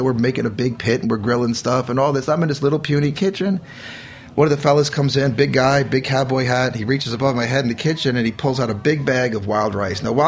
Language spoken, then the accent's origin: English; New Jersey, United States; Obviously, I'm a guy from New Jersey.